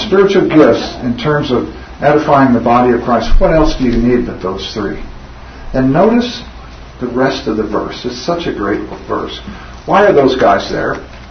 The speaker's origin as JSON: {"language": "English", "region": "Missouri", "country": "United States", "tie": "born or raised there", "said": "I grew up in Missouri."}